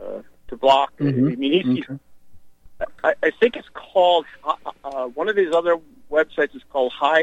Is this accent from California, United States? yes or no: yes; California, United States; If you don't mind me asking, I'm a Californian.